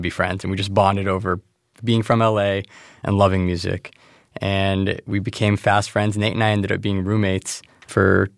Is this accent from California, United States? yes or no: yes; Los Angeles, California, United States; I grew up in Los Angeles.